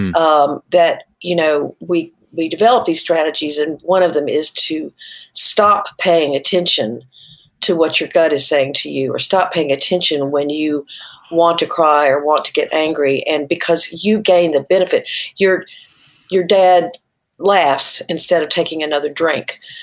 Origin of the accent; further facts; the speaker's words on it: Arkansas, United States; I'm from Arkansas after all, you know?